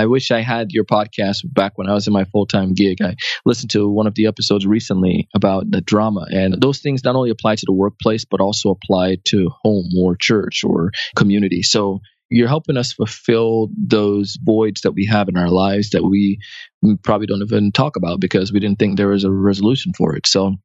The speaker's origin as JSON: {"language": "English", "country": "Jamaica", "said": "I ran track. Being Jamaican, we run."}